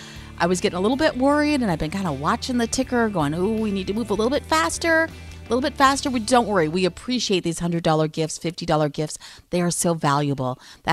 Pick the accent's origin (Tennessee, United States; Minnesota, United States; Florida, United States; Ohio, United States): Minnesota, United States; Love these Minnesota numbers coming in. That's where I'm from. It's my home state.